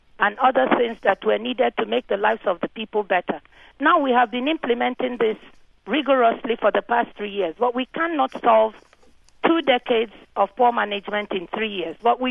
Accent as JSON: {"language": "English", "region": "Delta", "country": "Nigeria", "said": "I'm from Delta State, one of the Delta States, so I can also speak to it."}